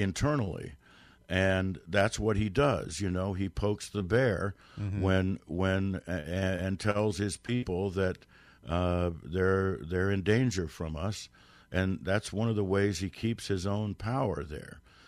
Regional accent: Washington, D.C. area, United States; I grew up in the Cold War right outside D.C.

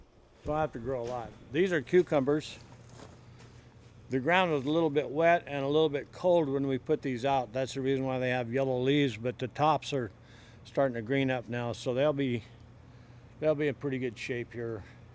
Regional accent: Seward, Alaska, United States; I grew up in a little log cabin right where these birds are right now.

